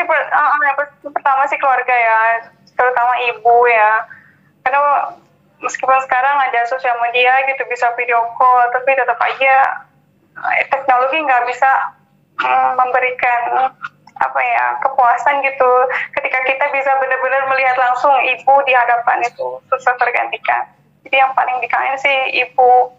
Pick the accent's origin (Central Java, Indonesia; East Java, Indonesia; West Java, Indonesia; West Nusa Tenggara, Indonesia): West Java, Indonesia; Tasikmalaya; also born or lived in Bandung; Tapi iya, apalagi saya dari Tasik.